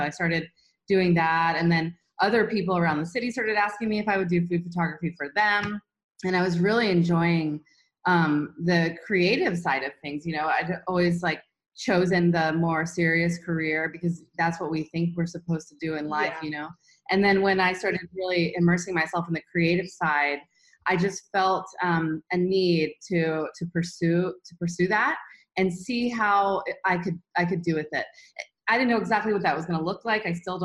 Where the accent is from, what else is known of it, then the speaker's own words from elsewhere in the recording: Florida, United States; also born or lived in Austin, Texas; now in Bali, Indonesia; Yeah, I was born and raised in Florida in the United States. And before I left the US, I was living in Austin, Texas for 6 years.